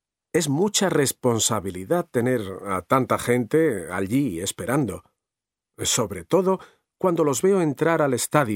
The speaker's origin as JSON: {"language": "Spanish", "country": "Spain", "said": "Me sentiría el hombre más feliz del mundo si pudiera llevar la música de mi tierra, España, por todo el planeta."}